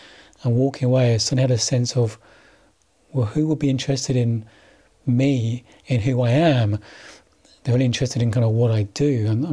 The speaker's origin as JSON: {"language": "English", "region": "London", "country": "United Kingdom", "tie": "born or raised there", "also_born_or_lived": "Australia / Scotland", "said": "London born and bred, East End, Cockney. I don't really sound very Cockney. I'm technically a Cockney because I was born in within the sound of the Bow Bells."}